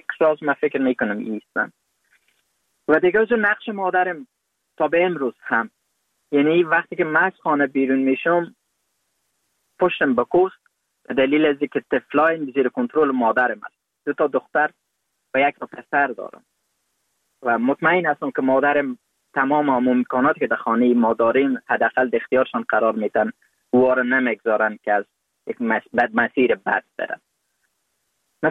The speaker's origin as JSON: {"language": "Persian", "country": "Afghanistan", "tie": "born or raised there", "said": "افغانستان که حداقل من در مو فضا رشد کردم، بزرگ شدم، پنتون خواندم، ماستری گرفتم"}